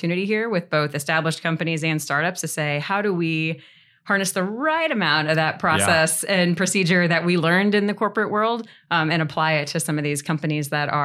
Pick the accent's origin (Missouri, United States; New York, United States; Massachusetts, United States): Missouri, United States; So I'm from Northeast Missouri originally, so moved to St. Louis afterwards.